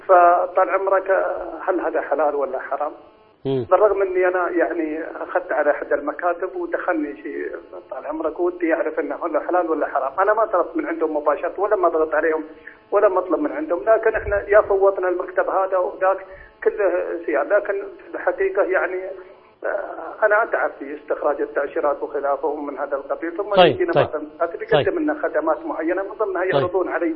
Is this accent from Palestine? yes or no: no; Saudi Arabia; عندنا في السعودية